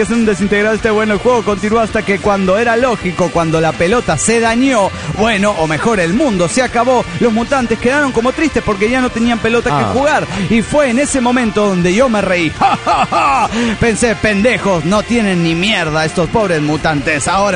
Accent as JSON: {"language": "Spanish", "town": "Cali", "region": "Valle del Cauca", "country": "Colombia", "said": "de Cali, Colombia."}